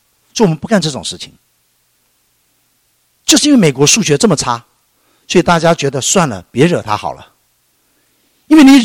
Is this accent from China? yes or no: no; Taiwan; 但我是举台湾的例子的话，以我的台湾经验来讲